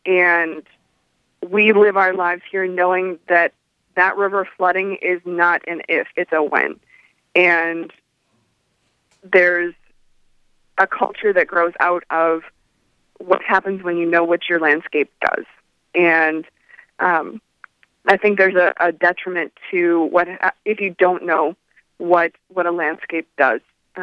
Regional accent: United States; I grew up in Hoover County, and that is sugar sand for soil.

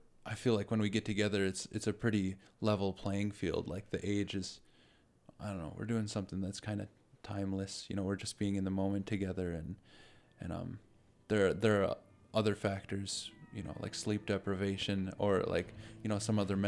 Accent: Grand Portage, Minnesota, United States; When I was really young, I grew up in Grand Portage on the Native Reservation

